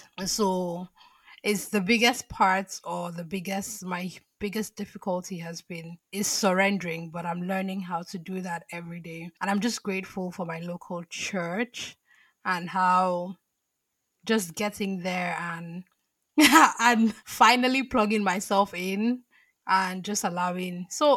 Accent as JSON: {"language": "English", "country": "Nigeria", "said": "for me as a Nigerian, it's also from the way God is taught in the church."}